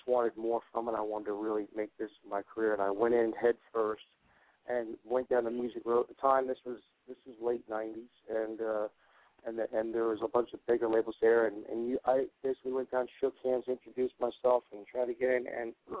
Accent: Tampa, Florida, United States; now in Nashville, United States; Well, we're from Tampa Bay area, and all five guys are that are in the band.

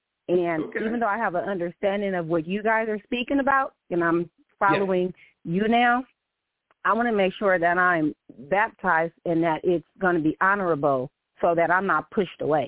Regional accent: California, United States; But I'm from California, so I can fly to California if I have to.

